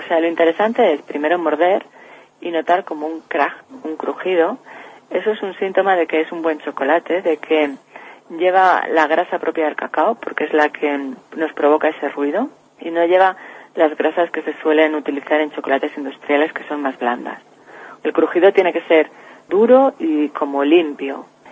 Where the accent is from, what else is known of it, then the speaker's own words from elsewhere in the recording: Alcorisa, Aragon, Spain; Yo soy de aquí, de Alcoriza, toda mi familia está aquí, y siempre he tenido bastante claro que quería quedarme aquí.